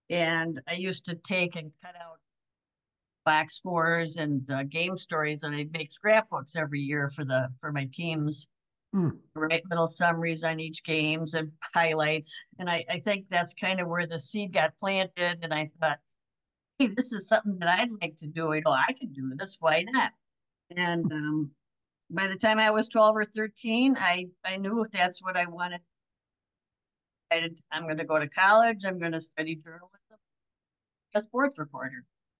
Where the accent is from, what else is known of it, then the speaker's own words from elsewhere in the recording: Kenosha, Wisconsin, United States; I grew up in Kenosha, Wisconsin, and attended Kenosha Public Schools.